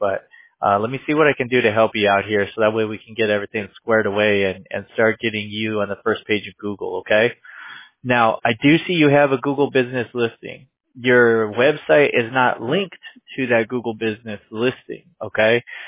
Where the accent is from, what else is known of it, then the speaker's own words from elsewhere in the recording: Whittier, California, United States; I grew up in Whittier, so like around there.